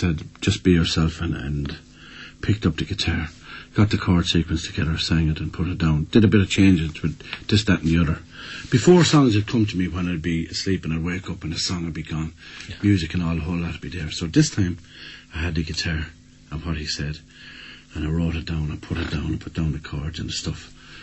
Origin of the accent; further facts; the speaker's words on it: Thurles, Tipperary, Ireland; Born in Tipperary, but lived in Thurles.